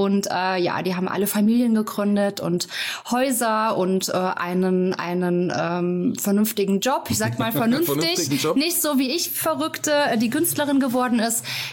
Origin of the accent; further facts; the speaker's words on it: Burghaun, Hesse, Germany; also born or lived in Fulda; ich bin ein Burkauner Mädchen und bin dort auch aufgewachsen. Meine Eltern haben dort ein Haus gekauft.